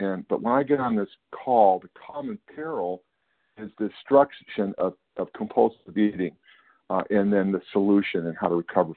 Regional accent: California, United States; I am a recovered compulsive eater, and I'm from Northern California.

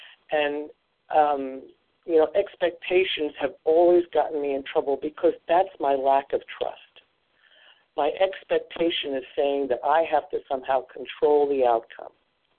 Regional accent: Iowa, United States; I'm from Iowa, and I am a grateful recovered compulsive overeater.

